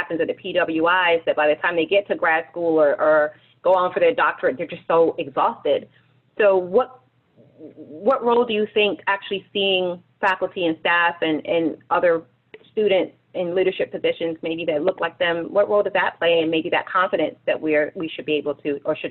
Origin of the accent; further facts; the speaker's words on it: Florida, United States; I'm from Florida for the most part, even though I'm an immigrant and a first-generation student myself, but I went to University of Florida.